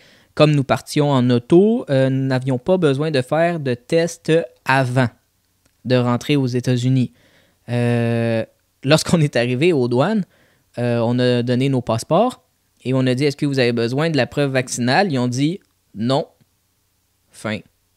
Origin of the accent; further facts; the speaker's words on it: Canada; Tu sais, avec mon père, nous, on est comme, on vient du Canada.